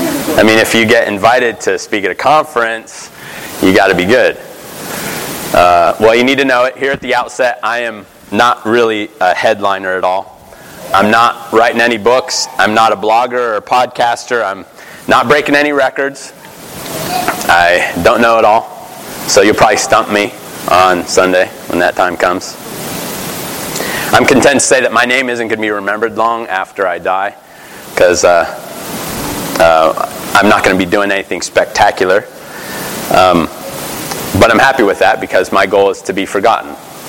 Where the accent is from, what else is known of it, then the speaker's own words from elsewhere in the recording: Phoenix, Arizona, United States; I grew up in Phoenix, which is in the Pacific Coast Presbytery. Yep. And so first 18 years of my life was spent in this presbytery.